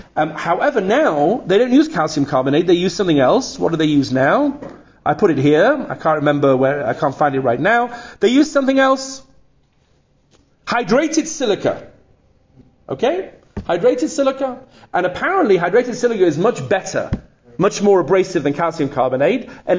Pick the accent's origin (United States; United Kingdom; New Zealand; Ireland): United Kingdom; England; I'm English.